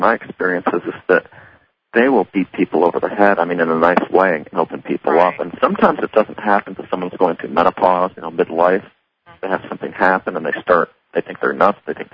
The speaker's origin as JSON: {"language": "English", "region": "Massachusetts", "country": "United States", "tie": "born or raised there", "said": "they're actually close to where I grew up in Massachusetts."}